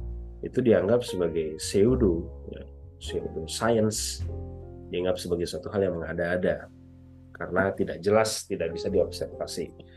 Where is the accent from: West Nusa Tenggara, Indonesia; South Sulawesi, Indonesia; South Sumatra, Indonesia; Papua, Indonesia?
West Nusa Tenggara, Indonesia; orang Lombok, itu ke dalam sebuah kurung